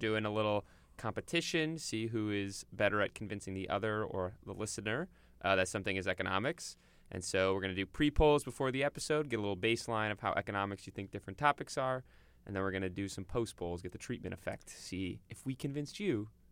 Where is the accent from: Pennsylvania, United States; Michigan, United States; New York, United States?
Michigan, United States; so I grew up in Michigan, we've mentioned before.